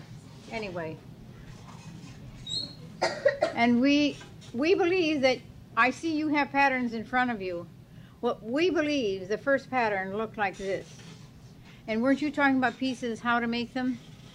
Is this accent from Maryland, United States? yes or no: no; Madison, Wisconsin, United States; And I came from Wisconsin, and I'm near Madison, Wisconsin, and if you're studying the states and capitals, you'll know that Madison is the capital of Wisconsin. And I lived on a farm.